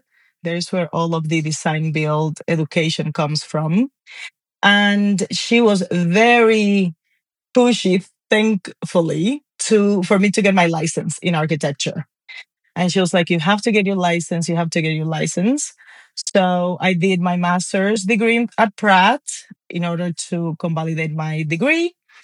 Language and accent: English; Nagua, María Trinidad Sánchez, Dominican Republic; I am from the Dominican Republic, and I grew up in a small town in the north called Nagua.